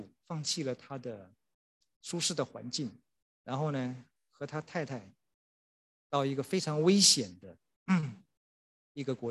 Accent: China; 那我们中国人就会想，这个人实在是有点太过分了

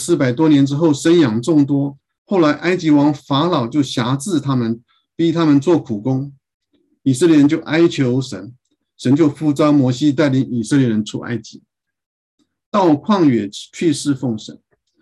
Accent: Taiwan; 我自己从小在教会长大，所以我看到 许多的宣教士在台湾的各个角落传福音、建立教会、牧养教会。

